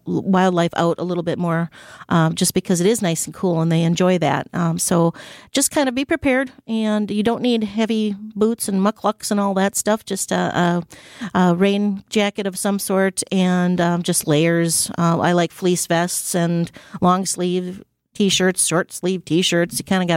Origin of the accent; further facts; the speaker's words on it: Wisconsin, United States; We're from Wisconsin. We just went through heck last week.